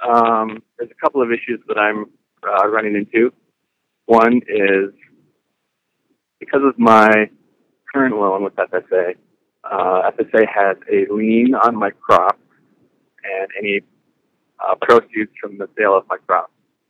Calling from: Alexandria, Minnesota, United States; I'm on the road near Alexandria, Minnesota.

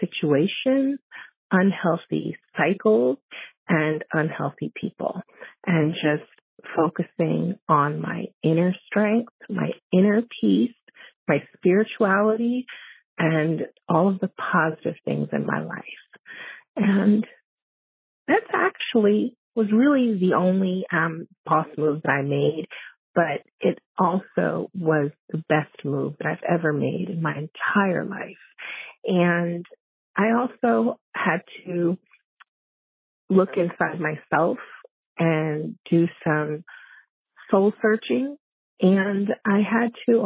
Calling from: Long Island, New York, United States; I'm calling from Long Island, New York.

